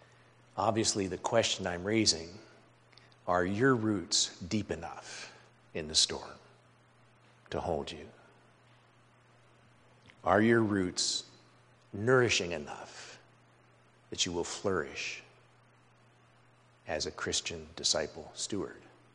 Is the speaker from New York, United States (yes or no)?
no; Boulder, Colorado, United States; Now, I grew up in Boulder, Colorado, and there was a lot of mountain climbing there.